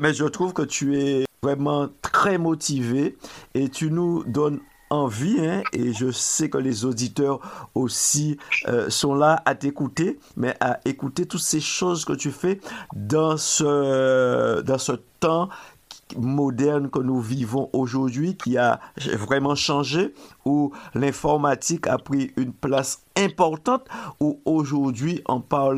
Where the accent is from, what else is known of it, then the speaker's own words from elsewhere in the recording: Guadeloupe; comme on dit ici chez nous en Guadeloupe, rouleau, bravo.